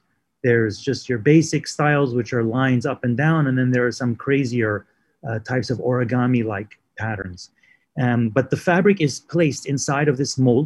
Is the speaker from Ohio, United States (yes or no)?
no; New York, United States; also born or lived in Lebanon; Yes, I was born in Lebanon and I moved to New York when I was, I think, 5 years old or something like that.